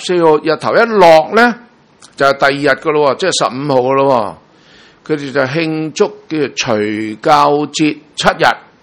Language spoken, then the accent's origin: Cantonese; China; 我哋中國人過新年啊有大掃除㗎喎